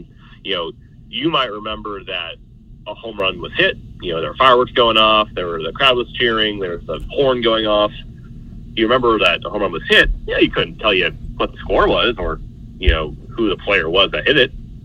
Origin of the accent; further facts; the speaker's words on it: Columbus, Ohio, United States; You know, I grew up in Columbus, Ohio, so I love going to Columbus Clippers games.